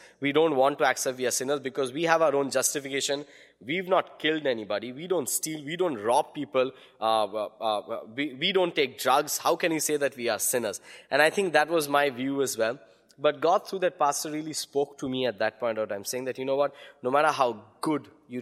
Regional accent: West Bengal, India; I come from a Hindu background. And for Bengalis, which I'm a Bengali from Bengal

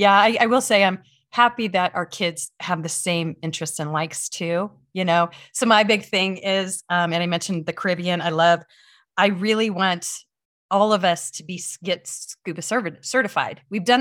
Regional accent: Midwest, United States; I grew up in the Midwest. So, you know, lots of different lakes and things like that.

